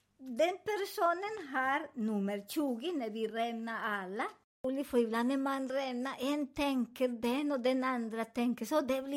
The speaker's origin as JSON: {"language": "Swedish", "country": "Colombia", "second_language": "Swedish", "said": "Jag kommer från Colombia, så jag kommer att göra också på min hemland"}